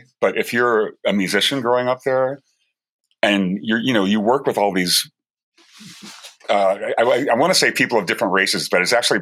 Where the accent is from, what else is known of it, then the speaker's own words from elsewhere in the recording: St. Louis, Missouri, United States; So I grew up in St. Louis. I played piano, you know, ever since I was like 5 years old.